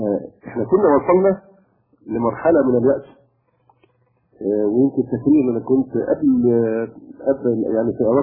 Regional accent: Egypt; لكن عندنا في مصر لا شك كان هناك قدر كبير جدا من حرية التعبير

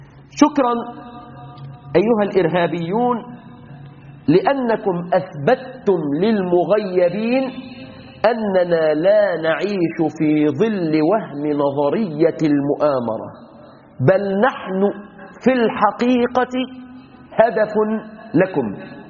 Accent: Egypt; تاريخكم دموي عندنا في مصر بما عرف بالحملة الفرنسية

